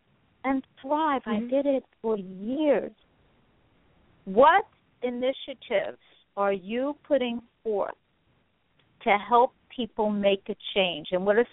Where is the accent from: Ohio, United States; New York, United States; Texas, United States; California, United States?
New York, United States; now in Florida, United States; I come from New York, I'm now in Florida, and when it gets cold in New York, where it can get seriously cold